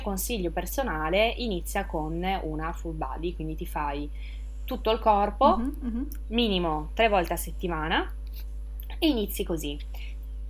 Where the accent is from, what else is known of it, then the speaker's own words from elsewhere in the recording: Ivrea, Piedmont, Italy; born there; now in Milan, Italy; sono nata in provincia di Torino, a Ivrea, però vivo a Milano adesso da 6 anni, e no, di più di 6 anni forse anche.